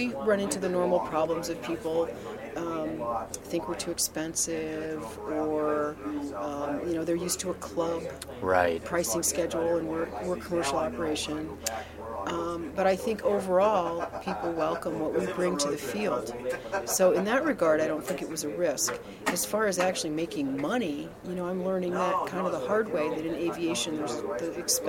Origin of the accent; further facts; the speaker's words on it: New York, United States; moved away as an adult; also born or lived in Palo Alto; Well, I grew up in New York. I lived in Palo Alto for most of my adult life, about 22 years in Palo Alto.